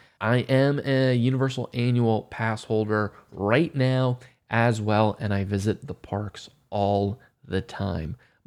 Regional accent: Maryland, United States; now in Orlando, United States; I actually moved down from my home state in Maryland to Orlando to become a Walt Disney World cast member.

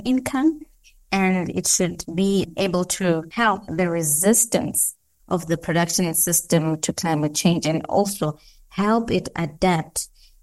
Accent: Lichtenburg, North West, South Africa; I was born in the Northwest, raised in an area called Lichtenberg.

